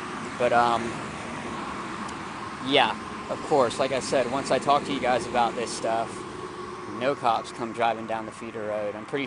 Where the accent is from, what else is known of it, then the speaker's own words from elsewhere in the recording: Texas, United States; as an American citizen and as a Texas citizen, I really can't get in trouble for doing what I'm doing right now